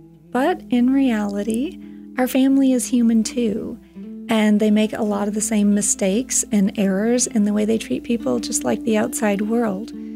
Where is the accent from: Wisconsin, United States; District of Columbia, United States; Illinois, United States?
Wisconsin, United States; Well, I grew up in Wisconsin, so the snow scenes, of course, come sort of naturally to me.